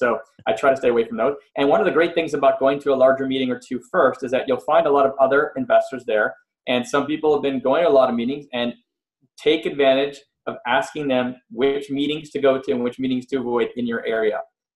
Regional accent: Montreal, Quebec, Canada; And so I'm from Montreal and I grew up there, and I've known these people since I was like 5 years old, 6 years old, roughly.

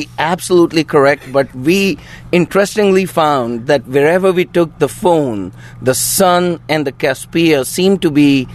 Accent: India; Sir, I'm from India.

